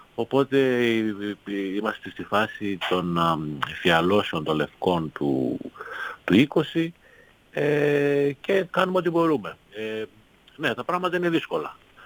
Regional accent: Macedonia, Greece; Ως Μακεδόνας θα πρότεινα να είναι και κρασιά της Βορείου Ελλάδος.

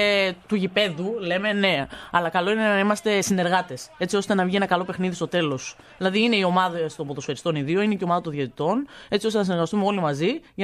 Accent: Igoumenitsa, Epirus, Greece; Μεγάλωσα στην Οικουμενίτσα.

